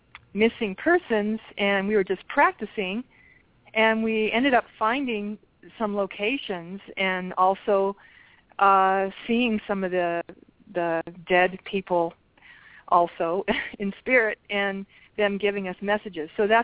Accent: Las Vegas, Nevada, United States; I'm from Las Vegas, Nevada, and I have been a performer most of my life, dancing and gymnastics.

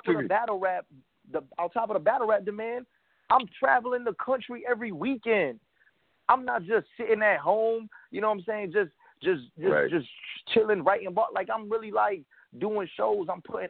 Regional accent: Tampa, Florida, United States; I'm from Tampa, Florida, bro. I never battled in Atlanta.

